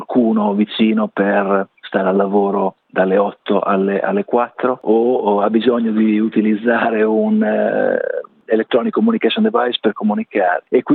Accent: Rimini, Emilia-Romagna, Italy; vengo da Rimini

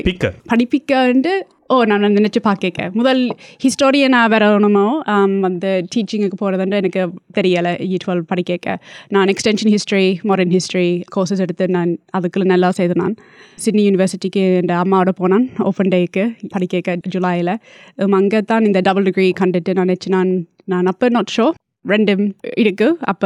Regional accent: Hay, New South Wales, Australia; also born or lived in Colombo, Sri Lanka; அதுக்கு முதல் வந்த அம்மா அப்பா சிட்னிக்கு வந்தவை. நான் 10 மந்த்ஸ் ஓல்டு. நான் கொழும்புல தான் பிறந்தேன். நான் அப்புறம் வந்து ஹேய்க்கு போனவை 88. ஹேய் வந்து ஒரு வெரி ரூரல் டவுன். 12 ஹவர்ஸ் இருக்கும் அந்த சிட்னியிலேருந்து ட்ரைவ் பண்ணால்.

